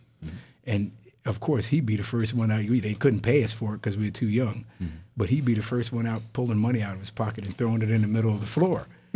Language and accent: English; Kingston, New York, United States; back in upstate New York where I was born and raised in Kingston.